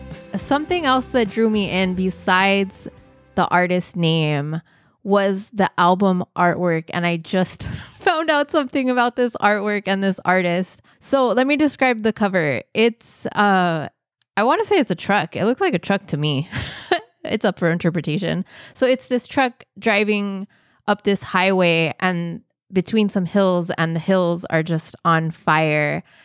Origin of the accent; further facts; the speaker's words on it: California, United States; You guys know I'm from California. I grew up in California and I've lived here all my life.